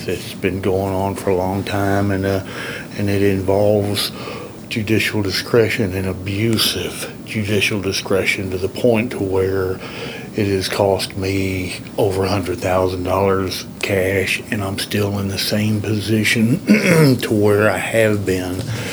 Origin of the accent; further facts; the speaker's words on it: Dallas, Texas, United States; I'm from Dallas, Texas. Here I am in Austin, Texas